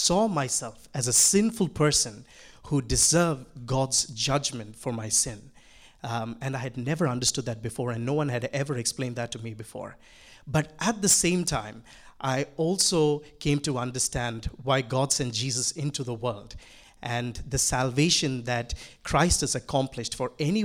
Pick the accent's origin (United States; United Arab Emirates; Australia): United Arab Emirates; Abu Dhabi; I was born in Abu Dhabi, which is the capital of the country that we're living in right now, called United Arab Emirates. I've lived there my whole life. My family is very religious, and they come from a conservative, really conservative background.